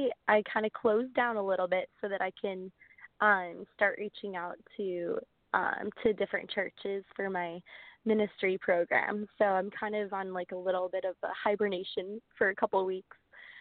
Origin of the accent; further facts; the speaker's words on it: Glenview, Illinois, United States; it was in my hometown actually. So it was really special at a place called the Rock House in Glenview, mm-hmm. Illinois. It's right north of Chicago.